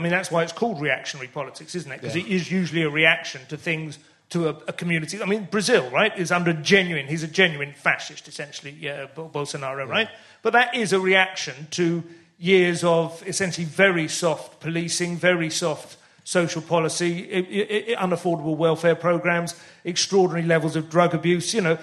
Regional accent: St Albans, East of England, United Kingdom; I grew up in St Albans.

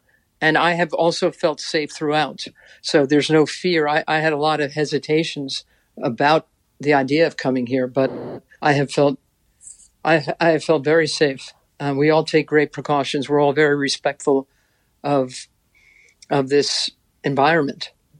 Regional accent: Queens, New York, United States; I've loved being in Queens these last few weeks. I'm a chick from Queens.

